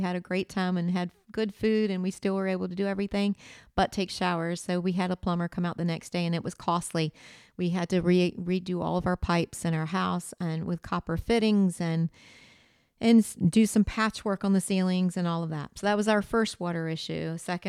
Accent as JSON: {"language": "English", "country": "United States", "said": "I'm from Virginia, North Carolina line, Eastern Seaboard."}